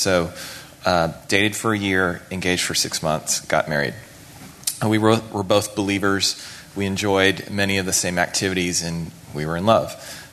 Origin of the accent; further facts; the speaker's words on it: Texas, United States; now in Washington, United States; So we are both from Texas and moved up to D.C., and that's where a lot of our story happens.